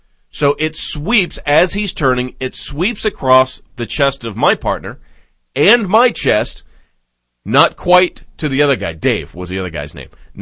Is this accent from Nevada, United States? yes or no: yes; Las Vegas, Nevada, United States; I was raised in Vegas. I know how this stuff goes down.